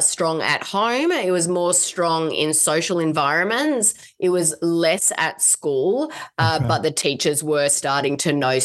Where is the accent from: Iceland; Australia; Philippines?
Australia; now in Seattle, United States; Yeah, well, I am Australian. I know you're probably shocked when you first hear my voice, but I do live in Seattle, Washington in the US. We've been here for over 8 years.